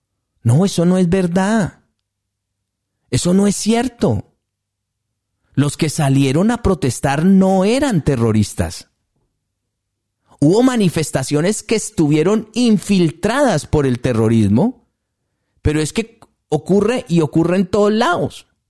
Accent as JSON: {"language": "Spanish", "country": "Colombia", "said": "yo no soy peruano, pero sí colombiano."}